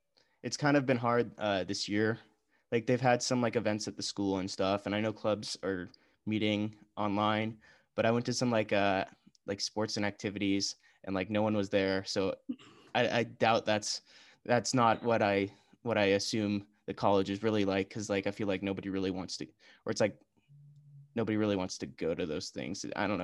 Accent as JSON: {"language": "English", "town": "Portland", "region": "Oregon", "country": "United States", "tie": "born or raised there", "moved": "as an adult", "lives_now": "Bend, United States", "said": "'cause I'm not from Bend. I grew up in Portland and I moved out here this year for"}